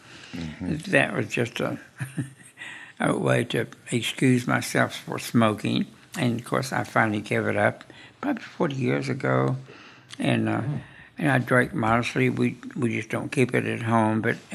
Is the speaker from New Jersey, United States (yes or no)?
no; Claremore, Oklahoma, United States; He worked at the courthouse in Rogers County, Claymore, my hometown.